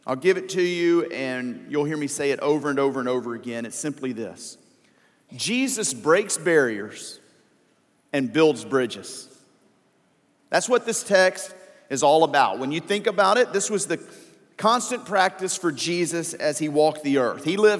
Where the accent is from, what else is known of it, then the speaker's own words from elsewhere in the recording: Bossier City, Louisiana, United States; And I mean, I'm from Bossier City, Louisiana. Had just graduated out of Ouachita Baptist in Arkansas.